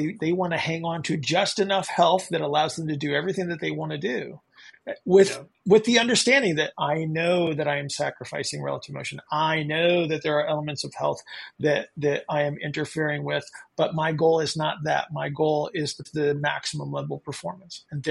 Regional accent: York, Pennsylvania, United States; So I grew up in York, Pennsylvania.

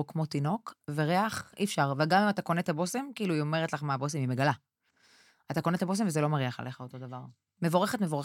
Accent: Bat Yam, Tel Aviv District, Israel; born there; הולכת לבת ים, נולדתי בבת ים

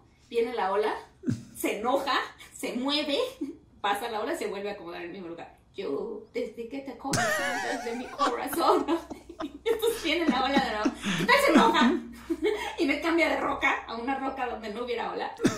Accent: Mexico; Y como mexicana, que somos súper acomedidos y atentos y así.

